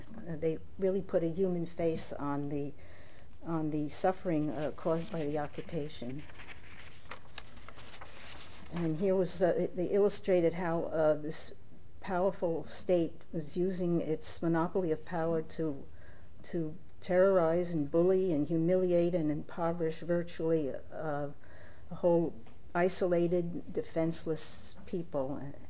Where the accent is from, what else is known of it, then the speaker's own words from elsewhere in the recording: New York City, New York, United States; I grew up in New York City, where there's a very large presence of Jews, and most of my friends were secular Jews like myself and my family.